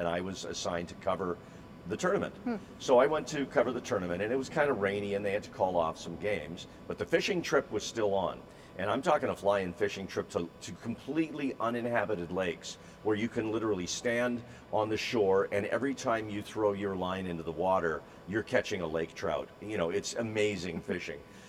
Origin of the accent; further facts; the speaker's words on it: Edmonton, Alberta, Canada; When I was a kid growing up in Edmonton, I would listen to the radio late at night